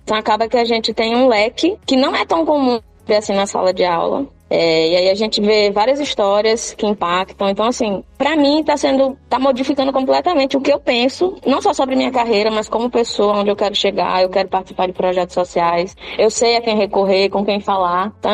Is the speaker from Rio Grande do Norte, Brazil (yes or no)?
yes; Natal, Rio Grande do Norte, Brazil; Eu sou de Natal, faço parte da comunidade Palheiros Natal.